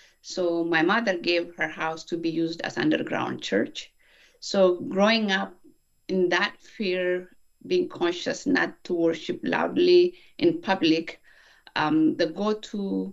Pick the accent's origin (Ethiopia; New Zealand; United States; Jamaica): Ethiopia; Oromia; I was born and raised in Oromia State, Ethiopia, where my ethnic background being Oromo, my Christian belief, and also being a woman